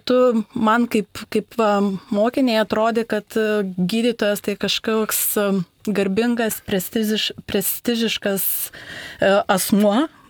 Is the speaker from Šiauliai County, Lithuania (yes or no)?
no; Jurbarkas, Tauragė County, Lithuania; Aš esu tikra jurbarkietė, gimusi Jurbarke, senuosiuose gimdymo Jurbarko gimdymo namuose. Tėvai taip pat mano, visa mano vaikystė ir jaunystė gyveno Jurbarke, tik tai vėliau išsikėlė į savo tėviškę